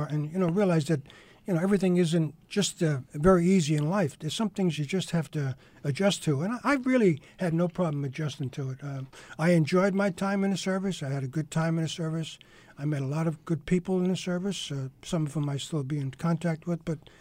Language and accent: English; Westbury, New York, United States; also born or lived in Ozark, United States; Okay. I was born in Westbury. Actually, I was born in the house that my parents built in 1934. I lived in Westbury all my life until I joined the service in 1954.